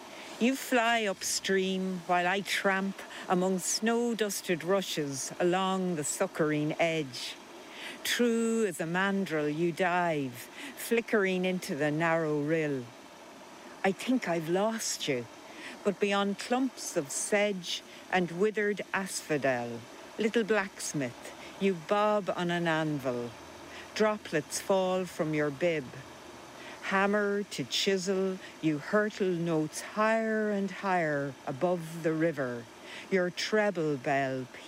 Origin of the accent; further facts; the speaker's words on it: Roscommon, Connacht, Ireland; now in Glenmalure, Ireland; when I grew up in Roscommon, I never even heard of a dipper. It's only since I came to live in Glenmalure that I've heard of them.